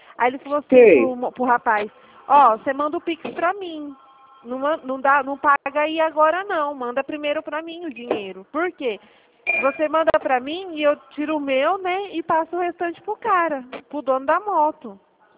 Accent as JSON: {"language": "Portuguese", "town": "Dracena", "region": "São Paulo", "country": "Brazil", "said": "eu sou da cidade de Dracena"}